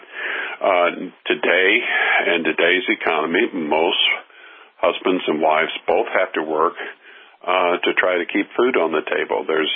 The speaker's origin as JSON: {"language": "English", "region": "Midwest", "country": "United States", "tie": "born or raised there", "said": "And I grew up in the American Midwest. I went to Catholic schools."}